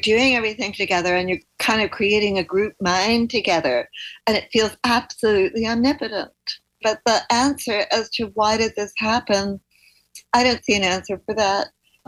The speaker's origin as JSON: {"language": "English", "country": "New Zealand", "tie": "born or raised there", "said": "I grew up partly in New Zealand. My parents emigrated to New Zealand"}